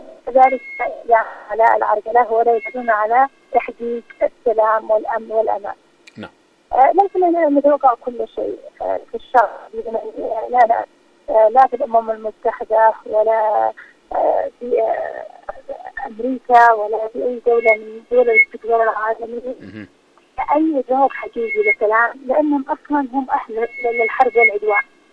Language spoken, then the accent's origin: Arabic; Yemen; نحن كشعب يمني